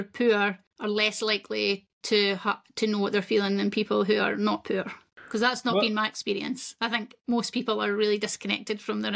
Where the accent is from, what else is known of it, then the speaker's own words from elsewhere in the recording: Scotland, United Kingdom; I'm Scottish. That's where I'm from.